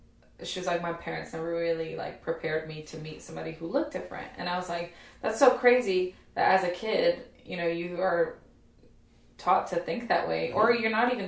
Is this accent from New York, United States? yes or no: yes; Bronx, New York, United States; born there; also born or lived in Kansas; So I was born in the Bronx, and predominantly Latino and Black community. My family is 100% Puerto Rican.